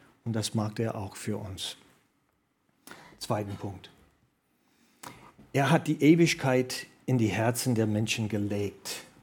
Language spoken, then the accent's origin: German; United States; German is a second language; als Amerikaner bin ich auch sehr stolz